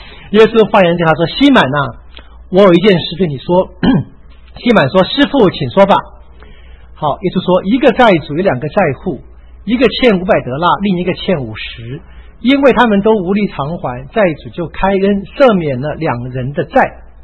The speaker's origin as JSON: {"language": "Chinese", "country": "China", "said": "我们中国人也说什么义者三友，损者三友一样的话，对不对？"}